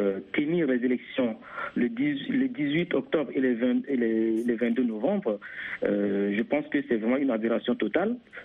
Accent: Central African Republic; now in France; je suis Centrafricain. Ben, je réside en France depuis quelques années maintenant.

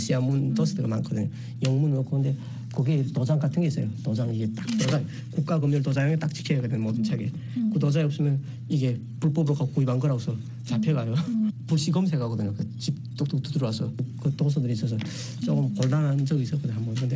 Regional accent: North Korea; 북한에서 왔다는 걸 숨기기 위해서

